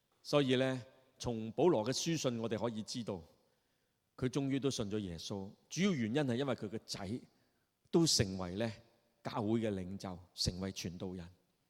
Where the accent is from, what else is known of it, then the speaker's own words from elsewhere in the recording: China; 正如我们中国人的六月飞霜，就是一场的冤狱